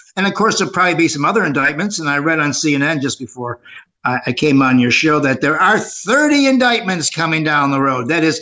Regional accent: Chicago, Illinois, United States; as a guy born and raised in Chicago, I grew up in a system that was as crooked as a fish hook

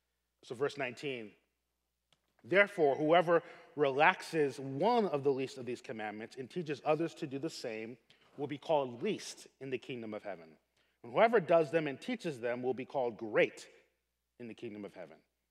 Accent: East Coast, United States; So as you know, I'm from the East Coast. And so in the East Coast, we're going to support these New York teams, and we will hate these Boston teams, right?

